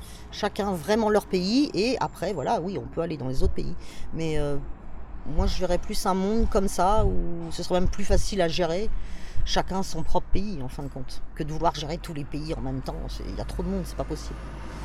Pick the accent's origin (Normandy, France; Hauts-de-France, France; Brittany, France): Normandy, France; Évreux; born there; Par contre, je suis née à Évreux, mais mon but, j'ai quand même fait longtemps que j'y pense, c'est de partir d'Évreux.